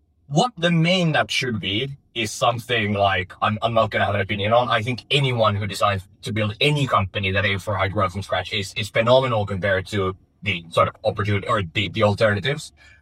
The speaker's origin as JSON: {"language": "English", "country": "Finland", "tie": "born or raised there", "said": "I was born and raised in Finland, we're in Helsinki or Espoo now."}